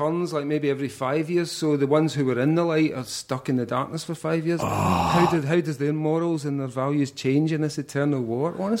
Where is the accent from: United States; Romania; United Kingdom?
United Kingdom; first comic book store in Britain was called the Yankee Bookstore. And it was like 9 miles outside my hometown.